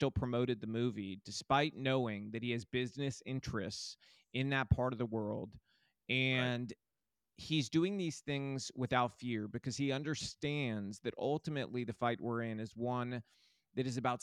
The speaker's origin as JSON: {"language": "English", "country": "United States", "tie": "born there", "said": "ultimately my family came here from Cuba and they fled communism once. And I realized, living as an American citizen and being born here and being lucky enough to be born here"}